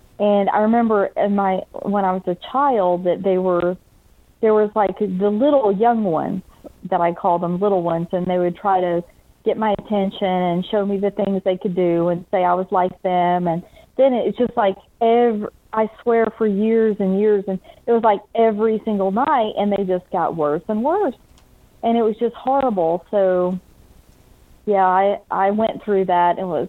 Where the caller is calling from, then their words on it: Georgia, United States; from Georgia.